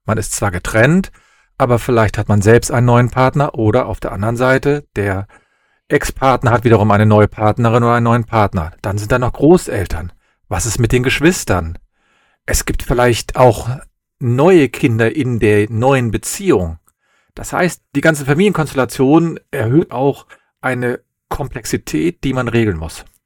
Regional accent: Cologne, North Rhine-Westphalia, Germany; ich bin Rechtsanwalt und ich komme aus Köln

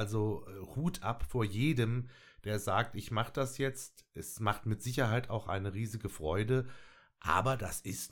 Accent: Fulda, Hesse, Germany; Ich bin tatsächlich gebürtige Fulda Jung, okay. Ja. Mit dem Dialekt hapert es ein bisschen, den kann ich nicht wirklich, immer nur so einzelne Auszüge oder mal Wörter.

